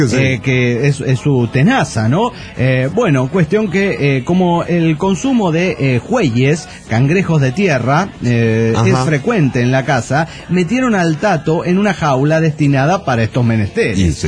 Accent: Golden, Colorado, United States; Hola, ¿cómo están? … de Golden, Colorado.

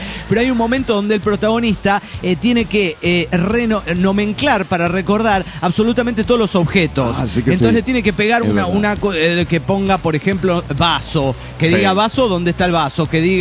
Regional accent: Monterrey, Nuevo León, Mexico; Soy el danzonero de Monterrey.

